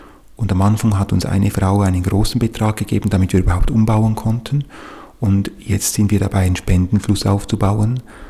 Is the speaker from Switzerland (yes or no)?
yes; Appenzell, Switzerland; Ich komme ursprünglich aus dem Appenzellerland. Meine Eltern sind dort hingezogen als junges Ehepaar, als Lehrer aus der Innerschweiz.